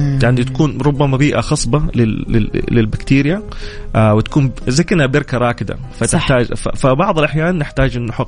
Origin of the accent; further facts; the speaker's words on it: Saudi Arabia; فالحمد لله احنا هذا الشيء نادر عندنا في السعودية